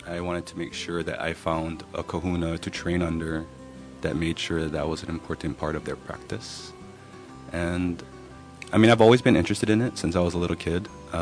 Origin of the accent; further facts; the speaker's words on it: Pauwa'a, Hawaii, United States; Well, I'm originally from Pauwa'a